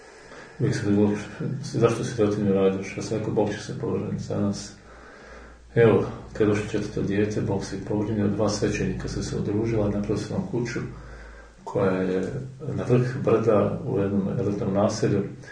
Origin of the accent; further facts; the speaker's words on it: Andrijevci, Brod-Posavina County, Croatia; ja sam bio iz Zadnjih Andrijevaca, to je pored Slavonskog Broda, na Žakova.